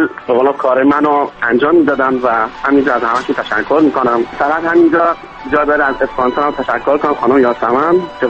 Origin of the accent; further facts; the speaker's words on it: Bandar Lengeh, Hormozgan, Iran; خودم مال بندر لنگی هستش، یک از شهرهای بندر عباس